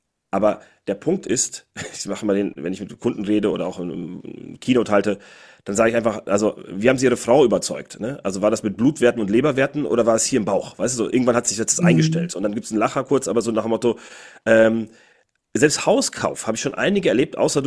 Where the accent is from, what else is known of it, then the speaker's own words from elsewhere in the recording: Cologne, North Rhine-Westphalia, Germany; Ich komme aus Köln.